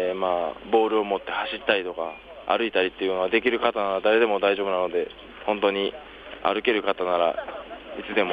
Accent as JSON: {"language": "Japanese", "region": "Hyogo", "country": "Japan", "said": "私はあの兵庫県にありますあの淡路島とその本州をつないでいる明石海峡橋っていうのがあるんですけども、私はその近くの出身です"}